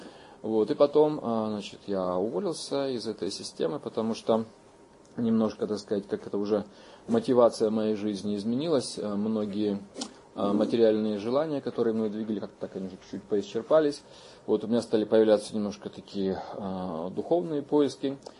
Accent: Vladivostok, Primorsky Krai, Russia; Я родился в Владивостоке в 60-м году. Детство мое прошло прямо здесь, вот на этой самой улице Лозо.

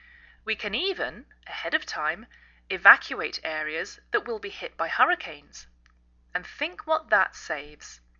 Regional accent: England, United Kingdom; now in United States

